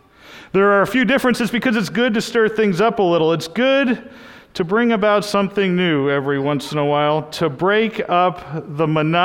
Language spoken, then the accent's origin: English; Boston, Massachusetts, United States; in my hometown of Massachusetts, of Boston, everyone was used to the bald-headed, sunglass-wearing, goatee